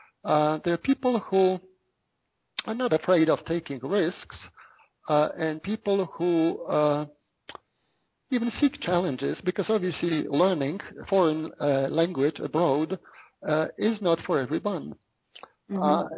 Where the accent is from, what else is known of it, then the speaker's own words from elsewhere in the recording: Canada; And being a Canadian, obviously, I I have to be fluent in French or semi-fluent in French.